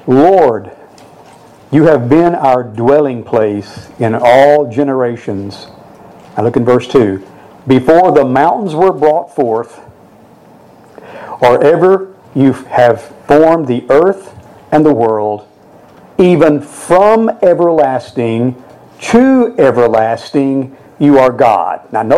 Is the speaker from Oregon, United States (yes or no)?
no; Texas, United States; mountains I had ever seen growing up, I grew up in South Texas, and we moved there when I was four, and the first mountains I can ever remember seeing were the Ozarks.